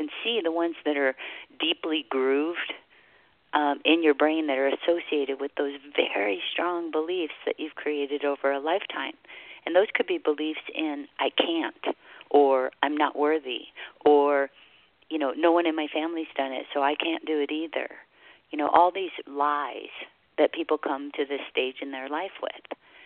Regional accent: Hawaii, United States; And I'm the last of 10 children who was born and raised in Hawaii.

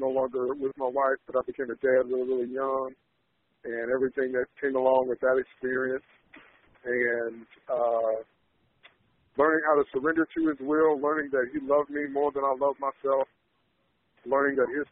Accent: Evanston, Illinois, United States; now in Chicago, United States; I'm calling from Chicago, and I'm originally from Evanston, which is the first city north of Chicago.

